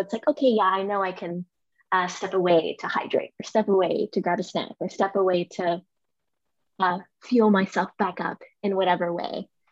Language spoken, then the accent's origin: English; Miami, Florida, United States; I'm from Miami. I'm used to sunny tropical weather.